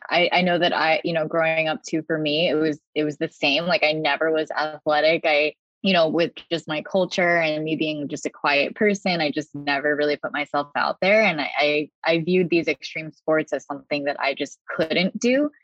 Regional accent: New York, United States; now in Miami, United States; So yeah, I do live in Miami. I grew up in New York with Danielle.

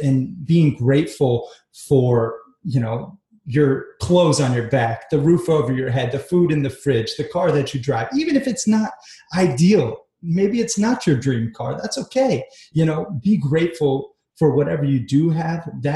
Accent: Florida, United States; also born or lived in Red Lodge, Montana; You know, I grew up half in Florida, surf and skate, and then half in Montana playing cowboy on a ranch out in Red Lodge.

